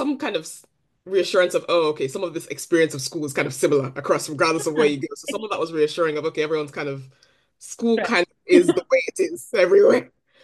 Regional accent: Ghana; So I'm Ghanaian and Nigerian ethnically, so I spent majority of my life in Ghana.

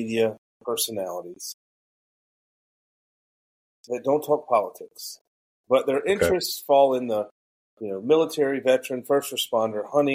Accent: Georgia, United States; now in Florida, United States; like in the South where I'm from Georgia, I live in Florida.

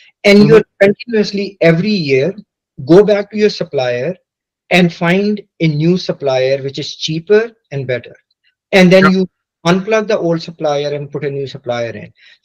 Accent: Canada; I know I'm a Canadian

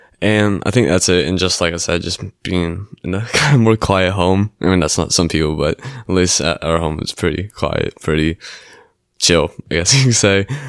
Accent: Huntington Beach, California, United States; I'm from Huntington Beach. My dad's a firefighter. My mom is a nurse

